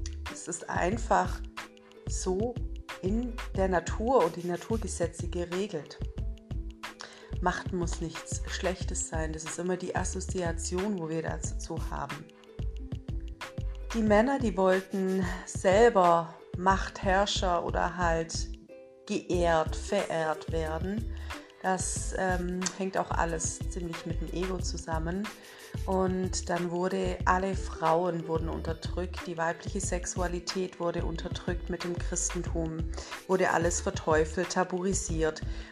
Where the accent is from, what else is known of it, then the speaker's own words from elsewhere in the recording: Isny, Baden-Württemberg, Germany; Ich komme aus Isny im Allgäu